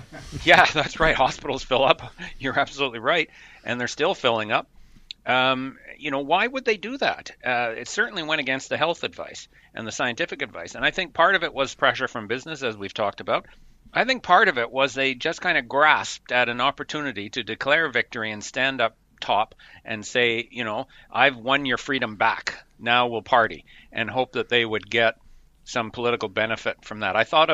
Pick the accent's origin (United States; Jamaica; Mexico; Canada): Canada; Vancouver, British Columbia; I'm actually in Canada. I'm in Vancouver, Canada. I'm Canadian.